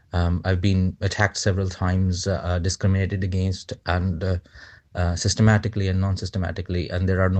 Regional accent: Pakistan; moved away as an adult; now in Finland; In fact, I'm a Pakistani citizen and I belong to a privileged class there

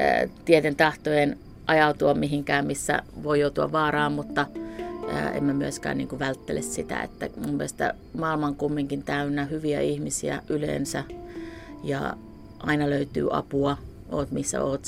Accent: Oulu, North Ostrobothnia, Finland; moved away as an adult; Mä oon alun perin Oulusta, lukion jälkeen 96 kun lähdin, niin mä oon elänyt ympäri maailmaa erilaista nomadielämää.

